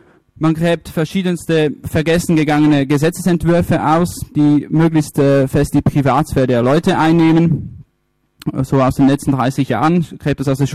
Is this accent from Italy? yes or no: yes; Italy; German is a second language; now in Switzerland; Ich bin Italiener, lebe in der Schweiz, habe am 11. September Geburtstag